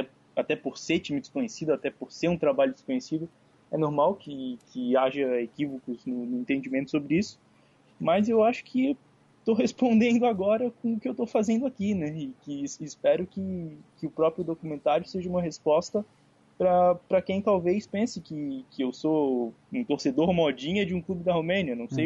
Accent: Santa Catarina, Brazil; eu sou de Santa Catarina.

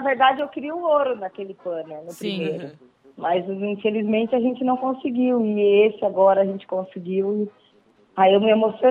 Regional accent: South Region, Brazil; now in São Paulo, Brazil; Eu passo o ano inteiro sem ir em casa, porque eu sou do Sul e eu fico em São Paulo.

